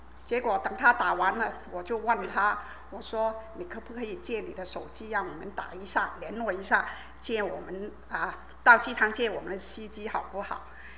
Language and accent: Chinese; Guangdong, China; 就是我是一个广东人，对于麻辣来说，我真的不是很害怕，也不知道什么叫麻辣。